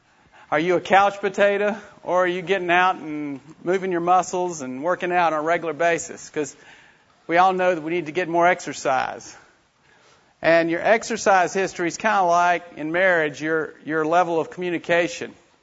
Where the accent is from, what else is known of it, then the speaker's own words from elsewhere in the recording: Oklahoma City, Oklahoma, United States; I'm from Oklahoma City, and I have three kids.